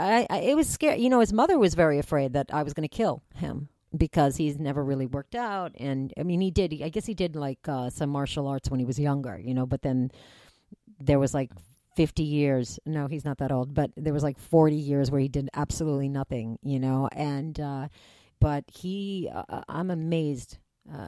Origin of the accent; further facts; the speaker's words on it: Massachusetts, United States; I am a Democrat. I am from Massachusetts. I was born and raised as a Democrat.